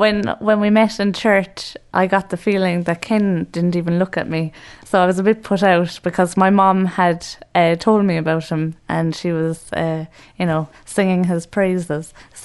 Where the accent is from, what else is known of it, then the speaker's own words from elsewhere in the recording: Mahon, County Cork, Ireland; I'm from Mahon in Cork.